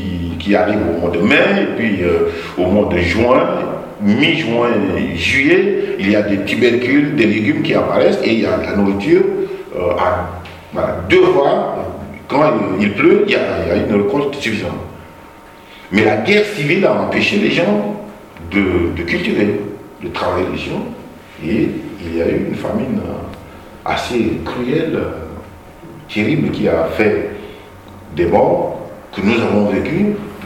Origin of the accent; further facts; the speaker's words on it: Chad; nous sommes originaires du Tchad. Nous sommes nés et nous avons grandi là-bas. Nous sommes mariés. Ensuite, nous avons quitté pour venir étudier ici avec l'intention de retourner servir, travailler au Tchad.